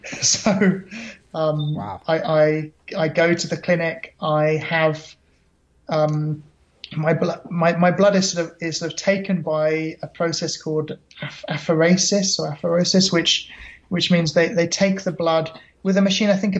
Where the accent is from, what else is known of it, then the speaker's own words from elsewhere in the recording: England, United Kingdom; as you said, I'm from England.